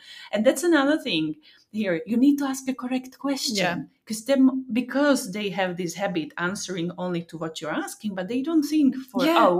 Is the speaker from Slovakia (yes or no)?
yes; Slovakia; They speak Slovak because I'm from Slovakia